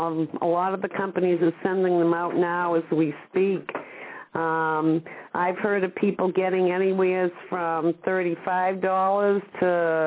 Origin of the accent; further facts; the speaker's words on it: New England, United States; accent: New England; You know, it's my New England accent.